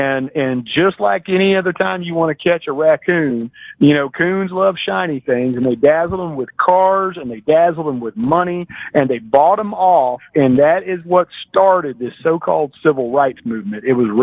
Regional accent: Atlanta, Georgia, United States; I'm born and raised in Atlanta

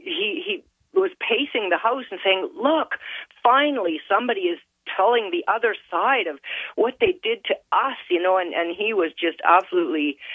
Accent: Canada; No, I was born and raised in Canada. So definitely Canadian all my life.

